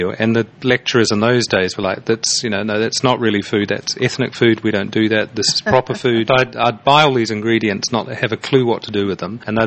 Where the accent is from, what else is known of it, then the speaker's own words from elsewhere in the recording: New Zealand; now in United Kingdom; I'm a Kiwi